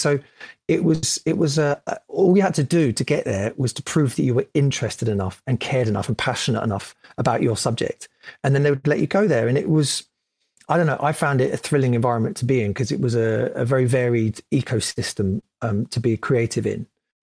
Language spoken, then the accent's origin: English; London, United Kingdom; I went to school in North London in Southgate is where I went to school. And because I was raised in Bounds Green, went to school in Southgate. My dad's house was Barnet.